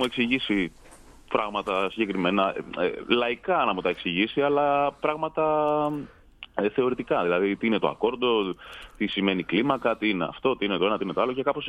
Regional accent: Koroni, Peloponnese, Greece; also born or lived in Australia; Ναι, ναι. Και τελειώνοντας το σχολείο στην Κορώνη, ναι.

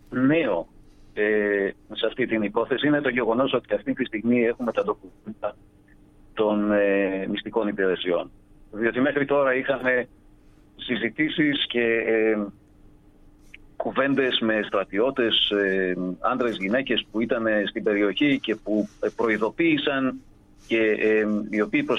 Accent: Greece; Εγώ μεγάλωσα στην Ελλάδα την εποχή της 7 ετίας.

